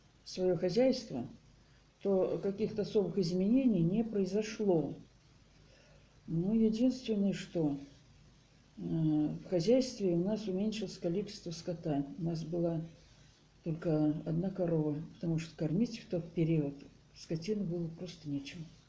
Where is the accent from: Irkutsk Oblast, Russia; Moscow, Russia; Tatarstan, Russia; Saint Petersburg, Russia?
Tatarstan, Russia; Bolshoye Podberezye; born there; Я родилась 28 сентября 1941 года в селе Большое Подберезье Кайбицкого района Республики Татарстан.